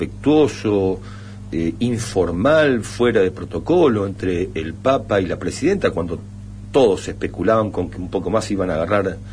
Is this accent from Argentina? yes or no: yes; Argentina; Nadie puede negar el orgullo como argentino de un papa argentino